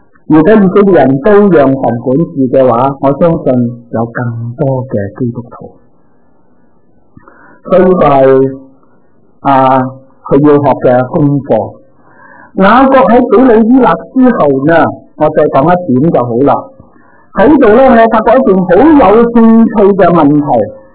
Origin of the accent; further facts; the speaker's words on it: Guangzhou, Guangdong, China; 我哋广州人讲啊